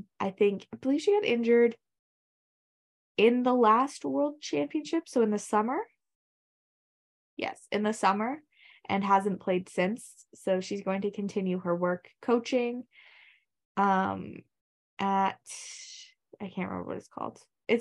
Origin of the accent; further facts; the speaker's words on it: Canada; So anyway, I think she's on curse, which is not what I want to hear as a Canadian hockey fan.